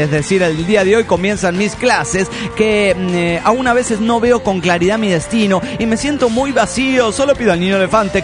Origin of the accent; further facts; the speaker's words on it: Huancayo, Junín, Peru; Me encuentro ahora en Huancayo, mi ciudad natal, conocida como la ciudad incontrastable.